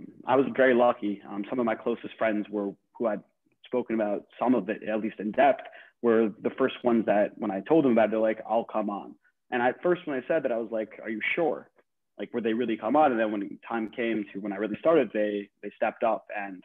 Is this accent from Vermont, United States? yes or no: no; Englewood, New Jersey, United States; now in New York, United States; I'm 25 years old, born and raised in Englewood, New Jersey. Currently live on the Upper West Side